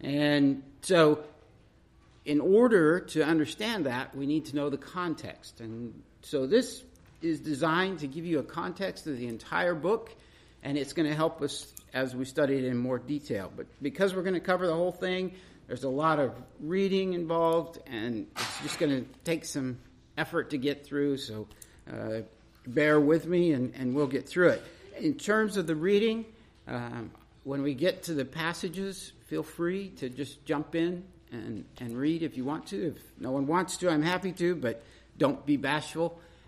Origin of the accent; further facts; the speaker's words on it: Idaho, United States; also born or lived in Knoxville, Tennessee; We moved here about 2 years ago from Knoxville, Tennessee, but we are originally from Idaho, so this was moving home, and have grandkids in Boise.